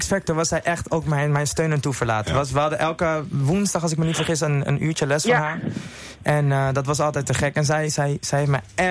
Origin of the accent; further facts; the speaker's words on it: Ede, Gelderland, Netherlands; Ik kwam niet uit Amsterdam. Ik ben geboren in Ede en ik ben daar opgegroeid. En daar is iedereen toch wat rustiger en wat voorzichtiger.